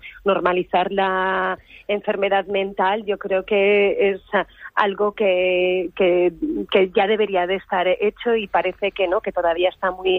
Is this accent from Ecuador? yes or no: no; Alzira, Valencian Community, Spain; Yo soy de Alcira, sí, eso es, de un pueblecito de Valencia